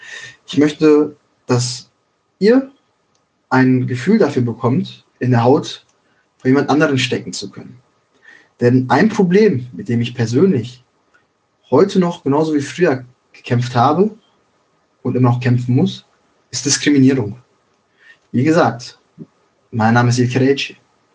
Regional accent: Schwerte, North Rhine-Westphalia, Germany; also born or lived in Dortmund / Bochum; Ich bin halt geboren und aufgewachsen in Schwerte, Dortmund und Bochum. Den Großteil meiner Kindheit habe ich in diesen drei Städten verbracht

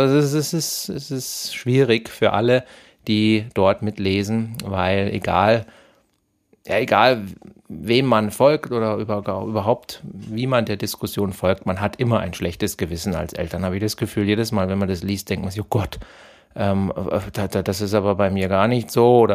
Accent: Augsburg, Bavaria, Germany; Ich bin ja aus Bayern, genauer gesagt aus Augsburg.

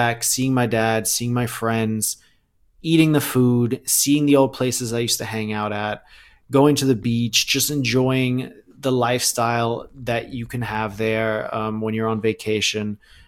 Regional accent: Thailand; also born or lived in Germany; I was born in Thailand. I lived there for 18 years. My dad still lives there. So I haven't, for me, Thailand is home, right? Like, I'm German. I have a German passport. Both my parents are German, but I spent my entire childhood in Thailand.

